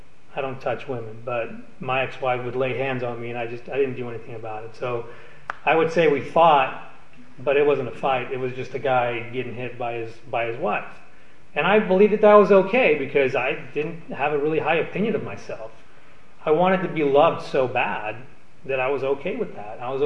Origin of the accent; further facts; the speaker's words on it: United States; I'm in America. I'm an American. I've got the freedom to walk out of the door.